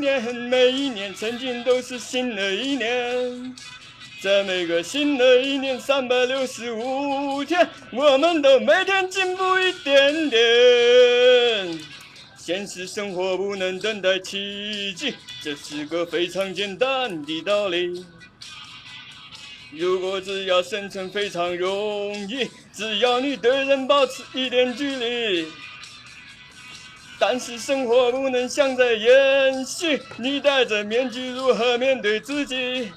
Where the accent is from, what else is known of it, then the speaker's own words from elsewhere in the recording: Anhui, China; 我是安徽的，我就是。